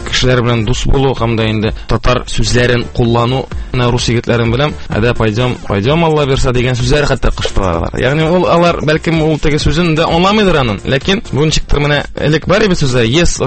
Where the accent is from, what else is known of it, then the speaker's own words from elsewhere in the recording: Kazan, Tatarstan, Russia; born there; Үзем мин Казанда тудым. Әти шулай ук Казан егете, ул да булса менә элек Яңа Бистә дигән бистә бар ие. Шунда туып үскән, аның әти-әнисе Арча ягыннан килгәннәр. Әни минем тумышы белән Финляндиядә туган.